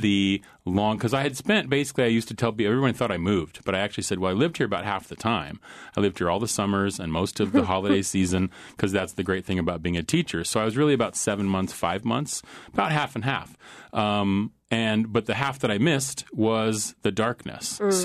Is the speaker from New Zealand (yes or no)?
no; Anchorage, Alaska, United States; now in Juneau, United States; I have lived in Juneau since 2010 or 11. I can't quite remember. I came to Juneau. I'm originally from Anchorage. I grew up there. I went to Service High School. I went to UAA.